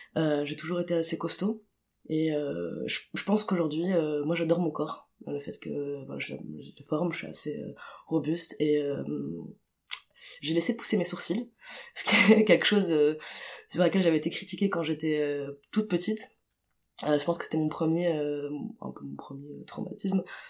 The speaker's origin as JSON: {"language": "French", "town": "Tunis", "region": "Tunis Governorate", "country": "Tunisia", "tie": "born or raised there", "said": "Donc j'ai grandi à Tunis"}